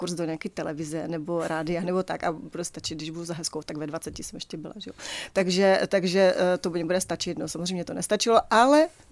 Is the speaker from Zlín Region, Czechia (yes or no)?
yes; Zlín Region, Czechia; navíc já jsem z Valašska, takže já jsem přijela ještě